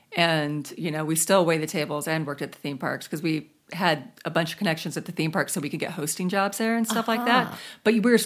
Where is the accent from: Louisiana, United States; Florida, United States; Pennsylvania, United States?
Florida, United States; Because I grew up in Florida, so I don't understand winter.